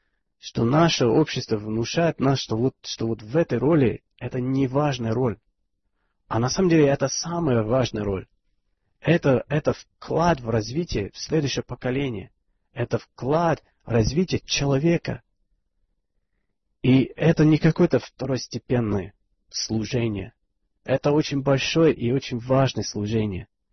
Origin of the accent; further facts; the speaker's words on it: England, United Kingdom; Russian is a second language; Я из Англии, мы живем в частных домах, у каждого свой сад.